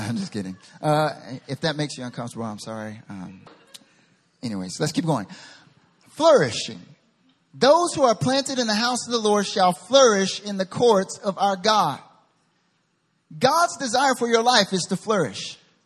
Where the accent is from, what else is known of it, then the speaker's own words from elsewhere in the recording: North Carolina, United States; I'm from North Carolina. Come on and raise up. And if you don't know, I'm from North Carolina.